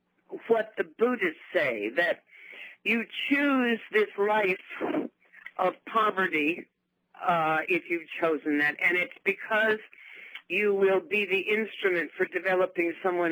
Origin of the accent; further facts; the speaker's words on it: United States; born there; Yeah, I was born in the States, but I visited.